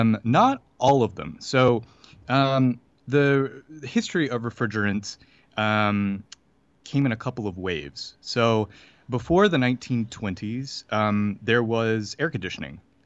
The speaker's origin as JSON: {"language": "English", "region": "the South", "country": "United States", "tie": "born or raised there", "said": "I grew up in the South where it was very hot and humid, and lived my life in air conditioning"}